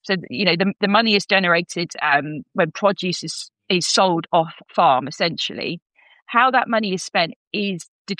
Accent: East of England, United Kingdom; I was born into farming in Norfolk, grew up on a mixed dairy and arable farm.

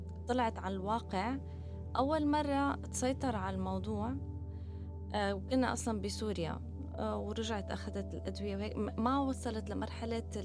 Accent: Kuwait; أنا نحن ولدنا بالكويت أنا وأخواتي، ففي فترة ضليتنا نحن أنا وعندي أنا وأخي الأكبر مني بفترة بالكويت

